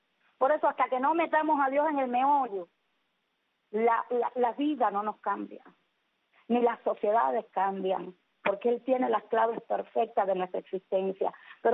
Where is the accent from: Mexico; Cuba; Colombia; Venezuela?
Cuba; Cuba, somos cubanos los de allá y cubanos los de acá.